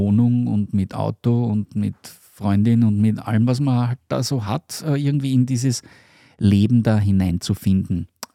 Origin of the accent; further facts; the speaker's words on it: Vienna, Austria; ich bin ursprünglich in Wien geboren, in der Hauptstadt Österreichs, in Wien, in einem, ich würde mal sagen, in einem Arbeiterviertel und bin dort so als in den 70er Jahren klassisch als Einzelkind irgendwie groß geworden